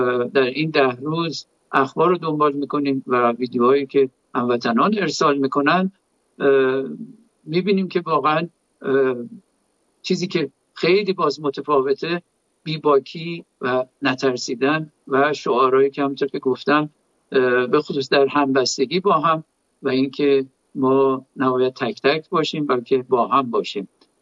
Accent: Iran; من به عنوان یک ایرانی، به عنوان یک پیشکسوت ورزشی واقعا افتخار میکنم

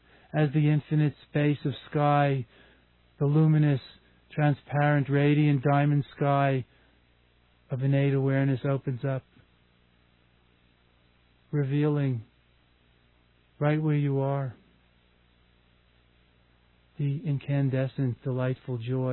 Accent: New York, United States; I grew up on Long Island

